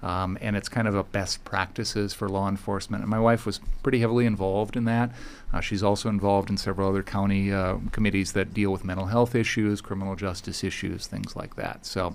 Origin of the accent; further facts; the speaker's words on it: Sioux Falls, South Dakota, United States; I grew up in Sioux Falls, South Dakota.